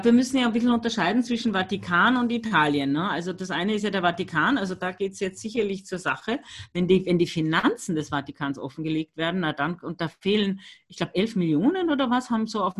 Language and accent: German; Austria; Bei uns in Österreich waren auch ganz viele so Mini-Erdbeben